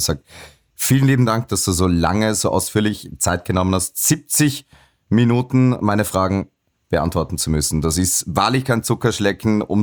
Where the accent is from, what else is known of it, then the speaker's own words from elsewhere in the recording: western Austria, Austria; dann kommt Fabio Hofer als Vorarlberger, der sich wahrscheinlich auch kein Blatt vom Mund nehmen wird und bin auch Westösterreicher